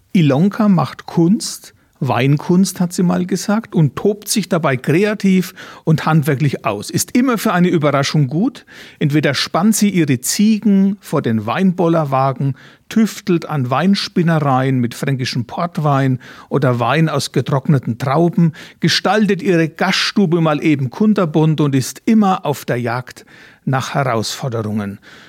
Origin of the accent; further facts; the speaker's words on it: Zeil am Main, Bavaria, Germany; born there; Ja, und da bin ich als gebürtiger Zeiler natürlich stolz